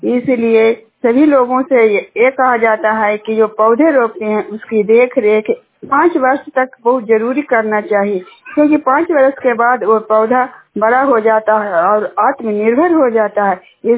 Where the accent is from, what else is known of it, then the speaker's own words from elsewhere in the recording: Juniyar, Bihar, India; हिलसा प्रखंड के रहने वाली हूँ, जुनियार गांव का निवासी हूँ।